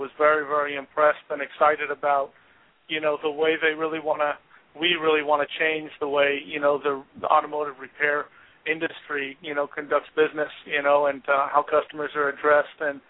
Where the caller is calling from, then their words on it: Scottsdale, Arizona, United States; I'm calling from Scottsdale, Arizona